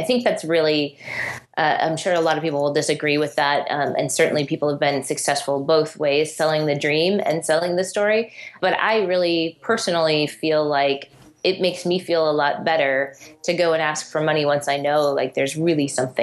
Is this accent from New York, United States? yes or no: no; Detroit, Michigan, United States; My hometown is in the Detroit area, and that area is going through a rebirth